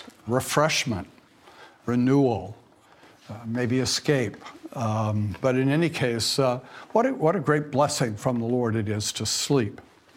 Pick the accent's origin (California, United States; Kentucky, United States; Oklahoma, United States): California, United States; As a Californian, I know all about worrying about rain not coming.